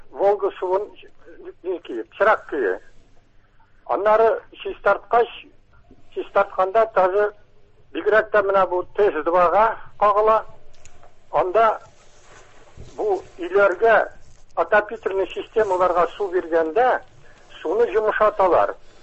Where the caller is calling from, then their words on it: Kazan, Tatarstan, Russia; Мин Казаннан